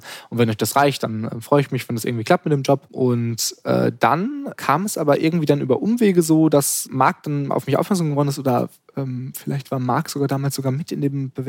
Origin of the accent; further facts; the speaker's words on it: North Rhine-Westphalia, Germany; now in Lüneburg, Germany; Also ich komme aus NRW und war vorher noch nie in Lüneburg